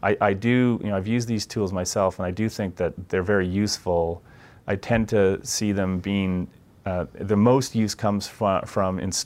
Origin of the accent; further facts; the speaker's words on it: Canada; And I almost said Zed there. I'm Canadian, so.